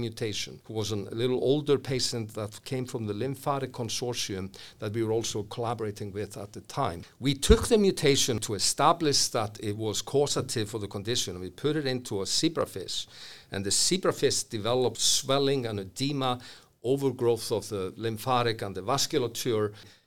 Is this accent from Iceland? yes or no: yes; Iceland; because I'm from Iceland